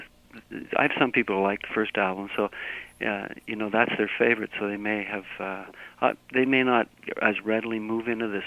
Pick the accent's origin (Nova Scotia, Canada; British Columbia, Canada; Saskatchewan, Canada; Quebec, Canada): Quebec, Canada; born there; I was born just outside of Inverness in a little town called